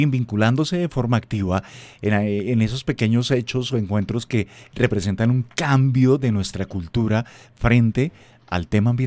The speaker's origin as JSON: {"language": "Spanish", "country": "Colombia", "said": "lo tradicional que tenemos como cultura, como colombianos en este caso"}